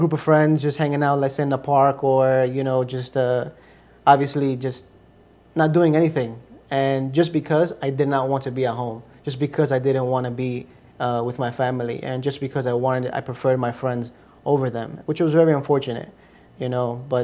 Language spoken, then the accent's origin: English; United States; born there; first language Spanish; English is a second language; I was born in America. My family's from Ecuador.